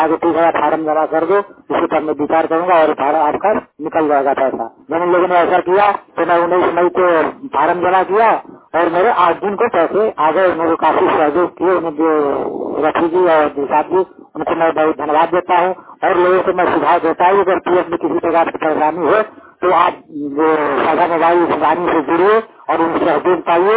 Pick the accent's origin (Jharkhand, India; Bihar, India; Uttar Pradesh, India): Jharkhand, India; मैं झारखंड का निवासी हूँ, पलामू डिस्ट्रिक्ट का।